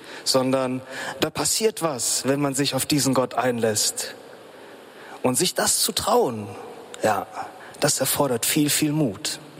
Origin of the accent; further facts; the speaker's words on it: Bad Hersfeld, Hesse, Germany; mein Heimatpfarrer aus Bad Hersfeld, da wo ich herkomme, eine Kleinstadt, in der ich aufgewachsen bin.